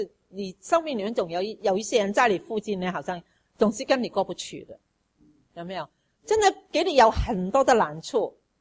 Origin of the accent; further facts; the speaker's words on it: China; 因为当时啊，我们其实以色列人跟我们中国人很像的，没有小孩，没有儿子啊。